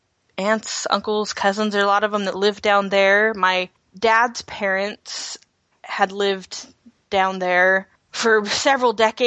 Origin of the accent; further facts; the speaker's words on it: Cotton City, New Mexico, United States; I grew up in very rural New Mexico, so about 10 miles each from the Mexico border, Arizona border, so right in the corner there, called Cotton City. So lots of Mormons down there.